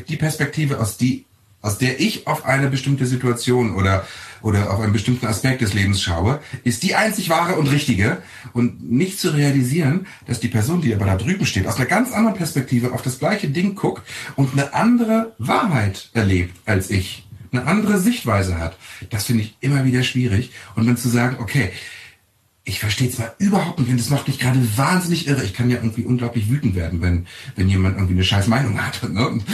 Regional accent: Lower Saxony, Germany; Wir sind am Harz aufgewachsen, am Westharz.

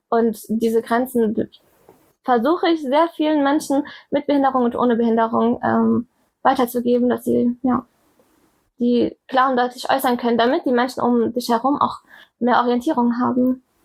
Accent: Kiel, Schleswig-Holstein, Germany; Also ich komme ja aus Kiel, ne?

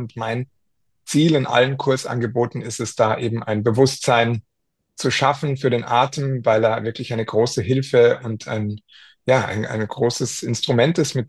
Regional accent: Munich, Bavaria, Germany; born there; meine Familie stammt tatsächlich aus Graz in Österreich, meine Eltern, und ich bin aber hier in München geboren.

